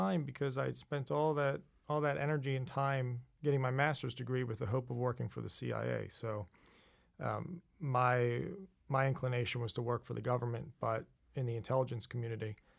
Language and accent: English; United States; I mean, I was a young kid growing up in America in the 80s and 90s.